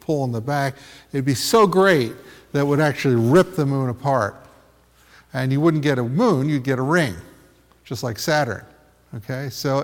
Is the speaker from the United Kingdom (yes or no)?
no; New Jersey, United States; so my father was an immigrant, came through Ellis Island. I grew up in New Jersey.